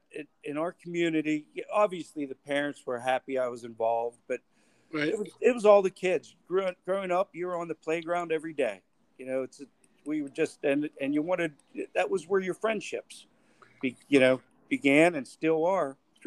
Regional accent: Johnstown, Pennsylvania, United States; Well, I grew up in Johnstown, Pennsylvania, and that's about an hour southeast of Pittsburgh. And it almost considered a little Pittsburgh. Steel mills, coal mining, and a nice community.

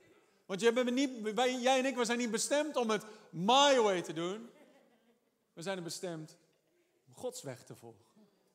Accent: Holland, Netherlands; Ik ben Hollander, ik ben een koning, ik ben kampioen eigenwijsheid.

